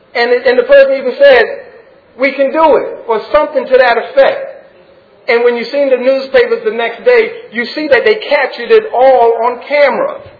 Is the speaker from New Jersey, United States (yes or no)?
yes; Plainfield, New Jersey, United States; a Panther will come from Plainfield to Plainfield, my hometown, from New York.